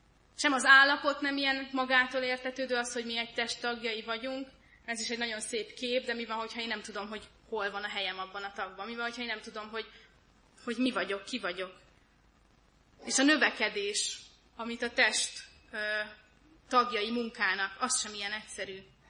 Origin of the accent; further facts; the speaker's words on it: Great Hungarian Plain, Hungary; amikor én megtaláltam magamban a motivációt, hogy megmásszak alföldiként egy hegyet